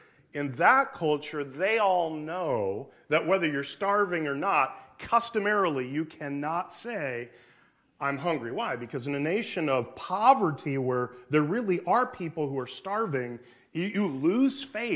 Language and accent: English; Philippines; You absolutely cannot, as a Filipino, you cannot say, "Good, I'm hungry, I'm ready to eat. Let's go."